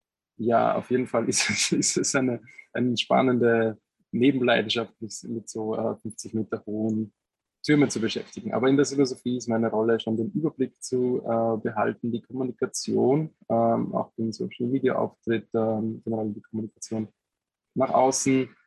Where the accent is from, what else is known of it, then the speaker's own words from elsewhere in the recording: Gols, Burgenland, Austria; in meiner Heimatgemeinde in Burgenland in Gols ein Siloturm seit fast 2 Jahrzehnten leer steht